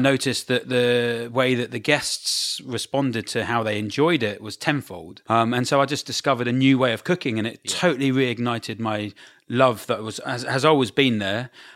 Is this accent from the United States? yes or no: no; Brighton, South East England, United Kingdom; Brighton.